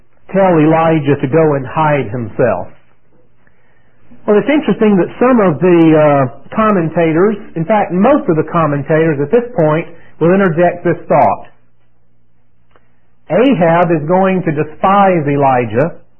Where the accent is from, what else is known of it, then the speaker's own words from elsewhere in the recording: the South, United States; accent: Southern; I know some of you are laughing at my southern accent, aren't you?